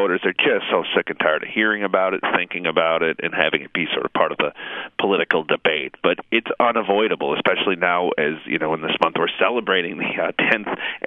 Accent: the South, United States; I'm a Southerner, an actor.

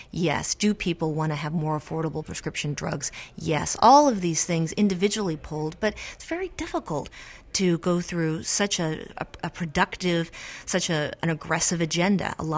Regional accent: Arizona, United States; But, you know, again, I come from Arizona, a state with a lot of uninsured people.

